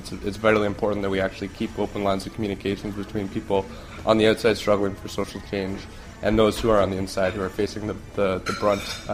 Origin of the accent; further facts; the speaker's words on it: Toronto, Ontario, Canada; now in Kingston, Canada; I'm an anarchist from Toronto. I came here to Kingston because of the really solid work that I see EPIC doing in Kingston